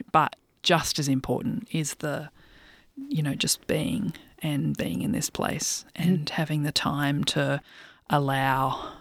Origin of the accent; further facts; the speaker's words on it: Sydney, New South Wales, Australia; I was born in the late 70s, and I grew up mostly in Sydney, but every holidays we went down there.